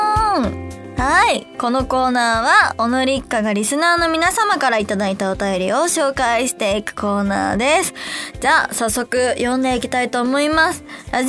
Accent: Osaka, Japan; accent: Kansai; moved away as an adult; now in Tokyo, Japan; 上京して約3年ちょっとぐらいとかになるんですが、なんだろう、もともと東京のお友達が多かったっていうこともあって、結構上京してすぐ関西弁抜けちゃったかなって感じです。

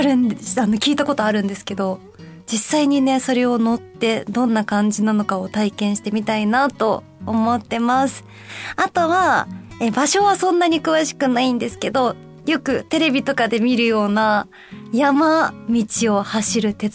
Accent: Kansai, Japan; 私関西出身なので

